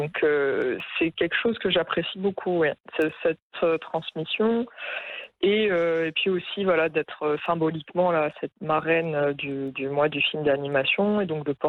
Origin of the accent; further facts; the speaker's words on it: Morocco; vu que je suis marocaine